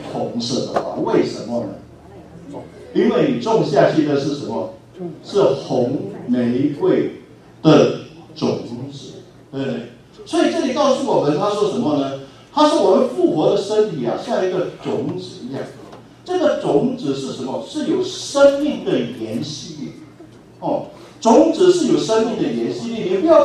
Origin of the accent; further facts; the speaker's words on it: Malaysia; 因为我是从马来西亚来，马来西亚是回教国家